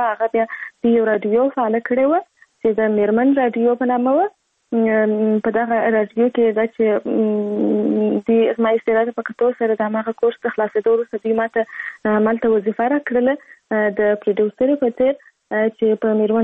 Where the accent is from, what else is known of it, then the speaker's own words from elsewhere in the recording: Kandahar, Afghanistan; born there; زه په کندهار ولایت کې زیږیدلی یم او اوس فی الحال په کندهار ولایت کې اوسېږم.